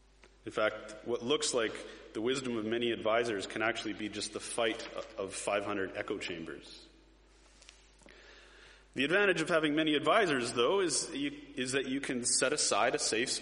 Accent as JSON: {"language": "English", "country": "Canada", "said": "Now, I'm Canadian, so I'm with you in the whole parliamentary system."}